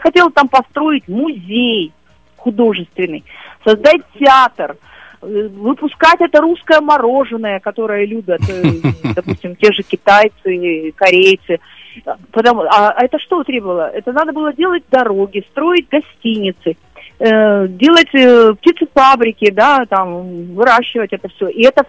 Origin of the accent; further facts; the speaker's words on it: Komsomolsk-on-Amur, Khabarovsk Krai, Russia; born there; там, где я родилась, город в Комсомольске-на-Амуре, который строила моя бабушка с дедушкой.